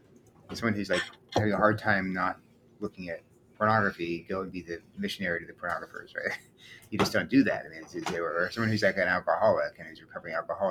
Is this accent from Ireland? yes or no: yes; Ireland; You can be Irish. I mean, I'm Irish, and being Irish isn't necessarily a sin issue.